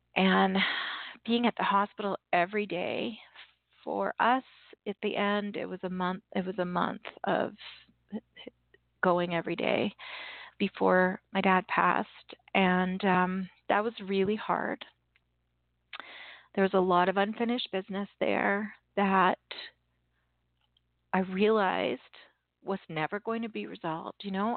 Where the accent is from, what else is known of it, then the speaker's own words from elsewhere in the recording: Canada; I'm Canadian and I say process